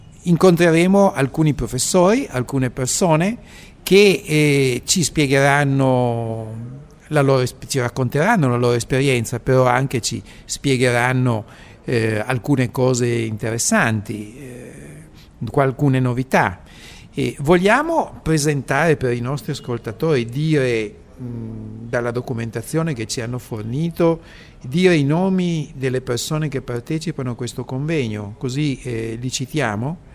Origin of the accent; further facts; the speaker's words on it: Turin, Piedmont, Italy; per cui mi ha colpito, perché io sono di Torino, per cui mi ha subito colto